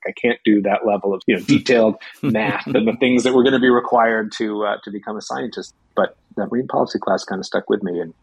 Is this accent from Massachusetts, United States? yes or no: yes; Massachusetts, United States; So I grew up on Cape Cod. I was a full-timer.